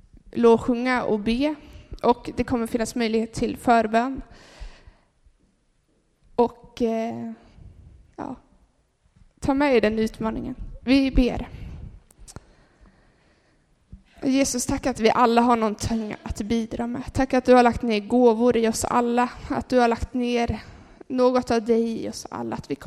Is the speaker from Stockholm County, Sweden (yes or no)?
no; Åtvidaberg, Östergötland, Sweden; När jag växte upp så växte jag upp i en församling i Åtvidaberg